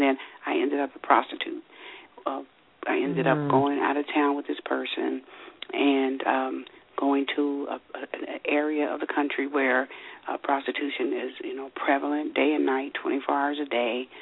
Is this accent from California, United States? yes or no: no; Cincinnati, Ohio, United States; I was working as a file clerk at a bank in downtown Cincinnati, which was my hometown.